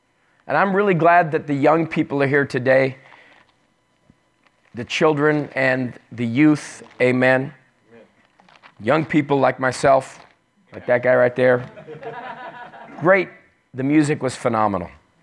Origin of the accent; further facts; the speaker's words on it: Australia; I'm from Australia, by the way.